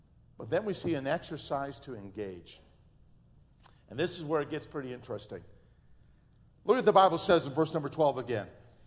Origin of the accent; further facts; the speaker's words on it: Chicago, Illinois, United States; Now, most of you know I'm from Chicago. I am a city slicker, okay?